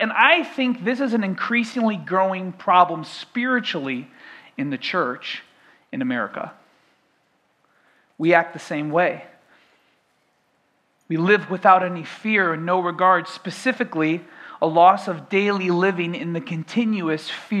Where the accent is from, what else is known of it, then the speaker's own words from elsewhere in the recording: Midwest, United States; now in Florida, United States; I'm not originally from Florida. My family moved here in 2000 from the north, from the Midwest, but I've lived here long enough that now I consider myself from Florida, I would say.